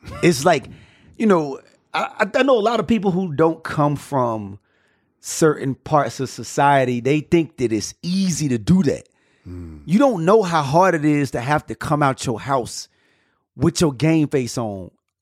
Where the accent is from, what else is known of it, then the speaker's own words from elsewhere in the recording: Atlanta, Georgia, United States; You from Miami? I'm from Atlanta.